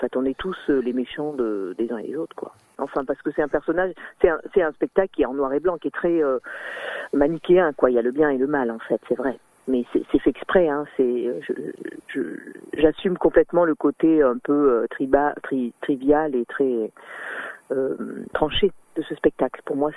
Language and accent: French; Crest, Auvergne-Rhône-Alpes, France; moved away as an adult; now in Nantes, France; Parce que je suis née à Cré, donc j'ai passé 30 ans de ma vie dans la Drôme. Il se trouve que maintenant j'ai déménagé à Nantes, ça fait maintenant une dizaine d'années. Je suis partie de la Drôme il y a à peu près 15 ans.